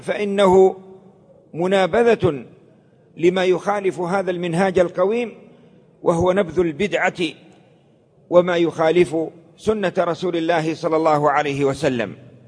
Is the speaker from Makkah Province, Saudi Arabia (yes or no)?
yes; Mecca, Makkah Province, Saudi Arabia; الدرزن يسمونه عندنا في مكة الدرزن يعني 12.